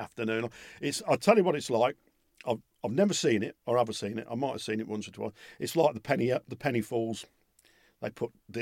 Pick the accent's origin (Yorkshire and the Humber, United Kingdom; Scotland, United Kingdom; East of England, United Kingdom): East of England, United Kingdom; Yaxley; I mean, you've got to remember, I grew up in Yaxley.